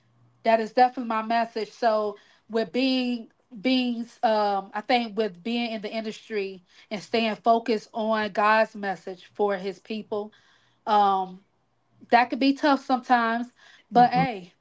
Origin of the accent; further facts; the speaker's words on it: Cocoa, Florida, United States; also born or lived in Fort Pierce; So around Cocoa, Florida is like my stomping grounds